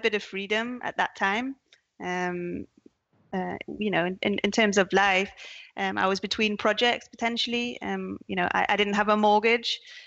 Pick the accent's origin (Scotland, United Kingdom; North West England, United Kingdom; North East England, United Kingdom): North East England, United Kingdom; Newcastle; I'm a Geordie. I'm from Newcastle, the north of England